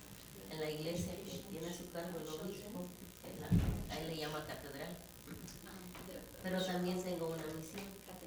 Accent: El Salvador; also born or lived in Mexico; yo vengo de El Salvador, aunque yo nací en México, pero tengo 30 años de estar en El Salvador.

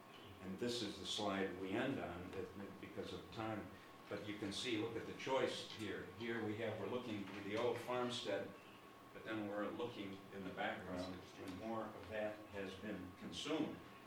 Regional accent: Chicago, Illinois, United States; I share that because I'm from Chicago

